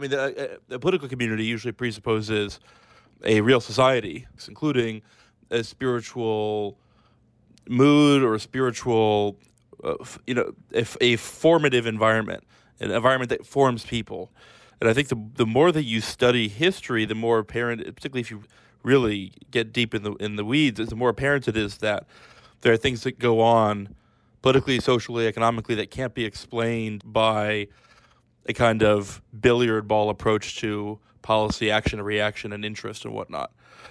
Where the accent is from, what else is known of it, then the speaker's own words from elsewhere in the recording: Illinois, United States; Yeah, I grew up in outside Chicago in an independent fundamental Baptist faith community, very tight-knit, very focused on scripture